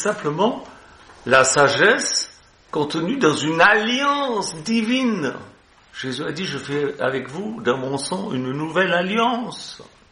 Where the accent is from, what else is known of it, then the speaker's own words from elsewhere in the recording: Switzerland; ils avaient des appartements, comment dire, chez nous en Suisse, mais un chenet